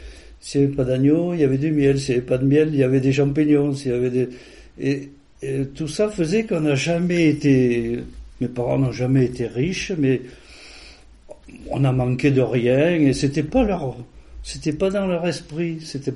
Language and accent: French; Banon, Provence-Alpes-Côte d'Azur, France; born there; je suis né à Bannon en 1955. Et comment dire, je suis né donc dans une famille de gens modestes, quoi, c'était des paysans.